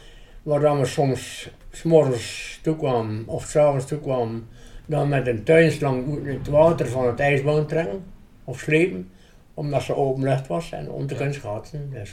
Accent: Belgium; ja, godverdomme, ik kom dus van België.

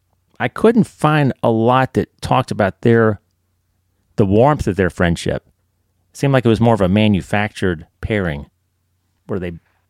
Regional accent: Birmingham, Alabama, United States; Wondering about his background, I grew up in Birmingham.

